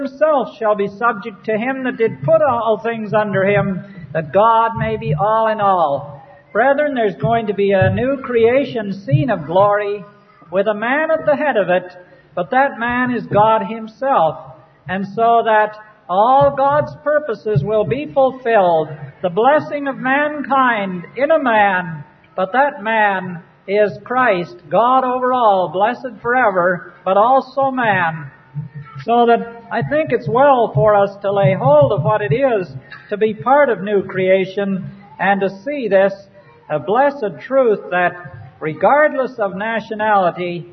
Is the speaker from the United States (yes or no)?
no; Canada; Because we belong to the nation of Israel? Because I'm a Canadian? Because some are Americans?